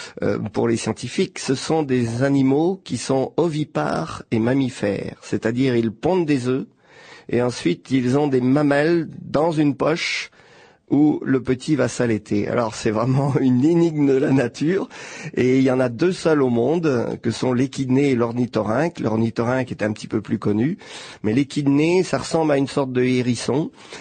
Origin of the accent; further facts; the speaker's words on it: Pays de la Loire, France; born there; je suis né en France, en fin fond d'un petit village de 500 habitants en Vendée.